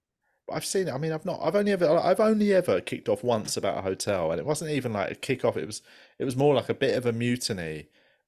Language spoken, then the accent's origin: English; London, United Kingdom; So, I don't know if you know, but we're from London.